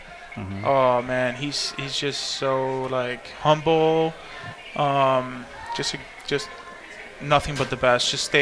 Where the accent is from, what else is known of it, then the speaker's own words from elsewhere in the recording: Miami, Florida, United States; I'm from Miami, so the Orange Bowl